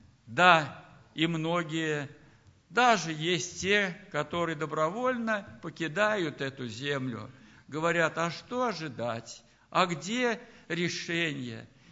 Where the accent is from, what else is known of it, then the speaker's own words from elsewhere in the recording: Moscow, Russia; Мы, москвичи, скромные, невзрачные, может быть.